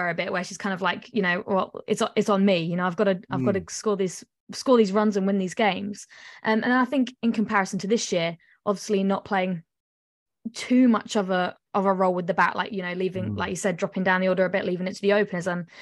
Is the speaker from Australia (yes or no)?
yes; South Australia, Australia; obviously I am South Australian, so slightly biased